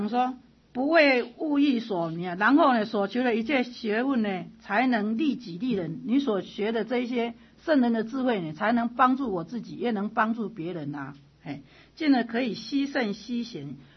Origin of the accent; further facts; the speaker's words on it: Taiwan; 日本人啊不给中国他们我们台湾人念那个古书啊